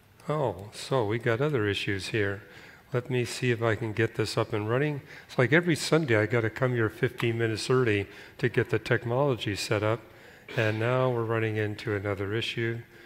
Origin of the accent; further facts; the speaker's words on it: Canada; Now, I was growing up in Canada when plate tectonics as a science didn't even exist.